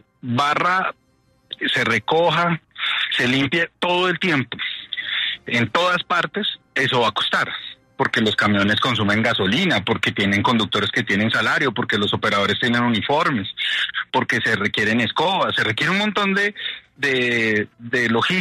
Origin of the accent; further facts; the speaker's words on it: Bogotá, Colombia; los que estamos ensuciando Bogotá, somos los bogotanos